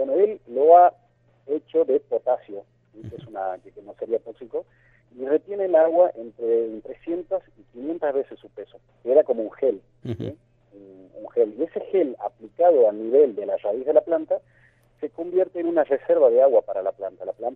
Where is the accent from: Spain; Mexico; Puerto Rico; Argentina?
Argentina; Salta; en Salta, de donde yo vengo